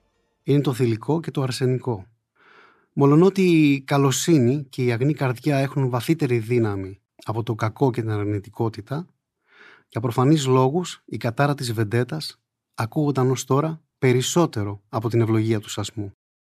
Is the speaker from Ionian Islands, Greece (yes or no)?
no; Crete, Greece; Η ανθρωπιά και το πρεπό, όπως λέμε στο νησί μου. Η Κρήτη ξέρει να συγχωρεί όσο ξέρει να αγαπά